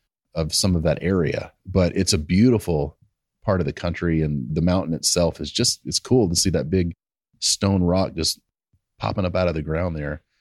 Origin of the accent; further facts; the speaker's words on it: Prattville, Alabama, United States; Even though, again, growing up in the South, I think in Prattville, Alabama, where I grew up, I think we finally got a Chick-fil-A